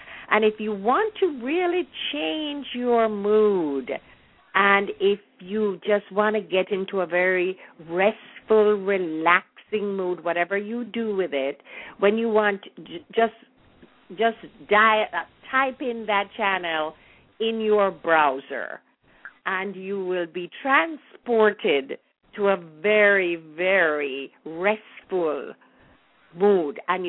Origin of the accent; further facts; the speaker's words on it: Kingston, Jamaica; So I was born and raised in Kingston, but a really country girl at heart.